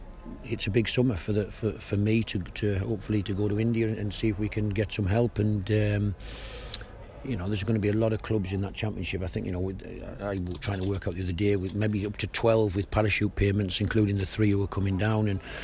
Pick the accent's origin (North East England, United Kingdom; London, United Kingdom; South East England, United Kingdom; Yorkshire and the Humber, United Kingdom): North East England, United Kingdom; Middlesbrough; I'm from Teesside, Middlesbrough. It's an industrial area.